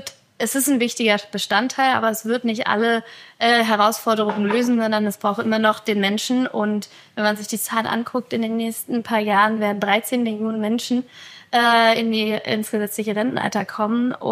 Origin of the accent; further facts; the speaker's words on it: Berlin, Germany; genau, ich bin aus Kreuzberg hier